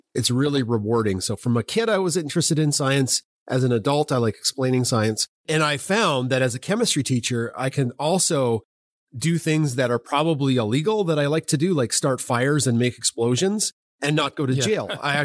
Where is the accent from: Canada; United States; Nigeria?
Canada; I lived in like a really out in the country area of Canada. I'm a Canadian and there was no light pollution.